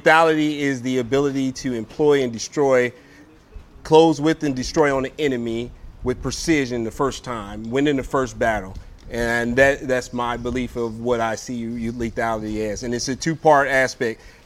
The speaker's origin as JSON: {"language": "English", "town": "Lima", "region": "Ohio", "country": "United States", "said": "All right, so I'm originally from Lima, Ohio."}